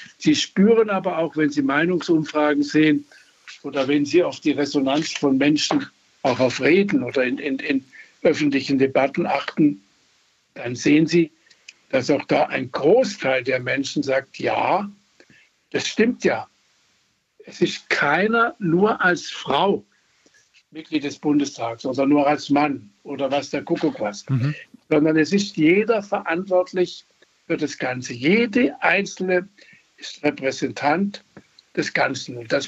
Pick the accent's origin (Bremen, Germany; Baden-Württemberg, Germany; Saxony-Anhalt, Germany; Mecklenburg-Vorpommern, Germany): Baden-Württemberg, Germany; Ich bin Protestant, ich stamme aus dem Schwarzwald